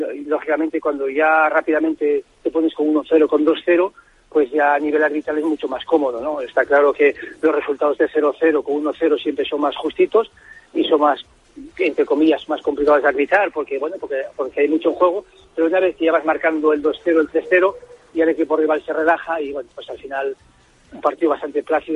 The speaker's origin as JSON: {"language": "Spanish", "country": "Spain", "said": "le deseamos como español, como compañero, mucha suerte."}